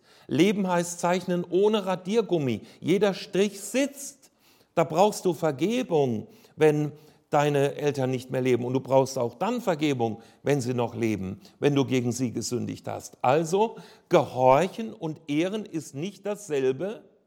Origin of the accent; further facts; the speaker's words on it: Hesse, Germany; ich komme aus dem Landkreis Fulda, also gleich an der Grenze zu Franken, ja, zu Unterfranken gelegen.